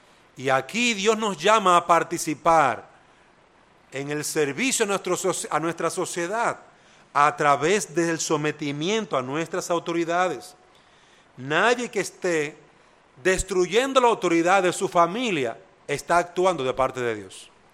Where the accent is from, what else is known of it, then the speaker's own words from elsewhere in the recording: Dominican Republic; es un derecho que como dominicanos tenemos, un derecho que debemos de ejercer